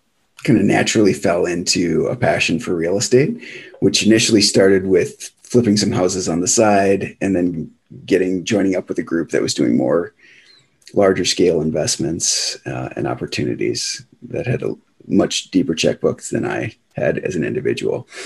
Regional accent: Duluth, Minnesota, United States; Yeah, so I grew up in Duluth and spent a lot of time with Duluth.

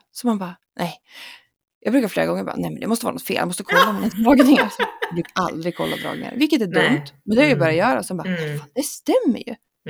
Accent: Dalarna County, Sweden; accent: Dalarna; Ja, Dalarna. Ja, du ser, min dialekt blir jävligt grov där på en gång.

